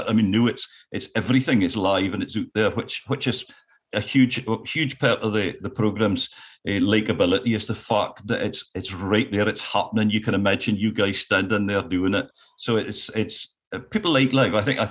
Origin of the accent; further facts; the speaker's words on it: Scotland, United Kingdom; accent: Orkney; I got a letter for the Scots Tongue Society congratulating me on maintaining my strong Orkney accent.